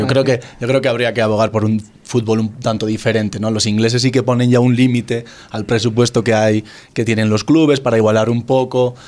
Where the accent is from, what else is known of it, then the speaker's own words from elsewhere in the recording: Basque Country, Spain; sí que es un referente ya a nivel como vasco también en general